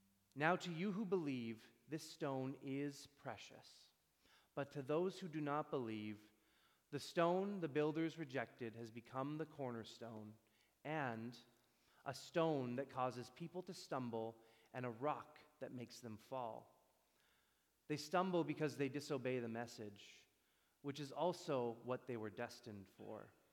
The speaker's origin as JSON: {"language": "English", "town": "Surrey", "region": "British Columbia", "country": "Canada", "tie": "born or raised there", "said": "I grew up in Surrey. I think they give you a samosa when you leave the hospital when you're a newborn. I knew what a samosa was."}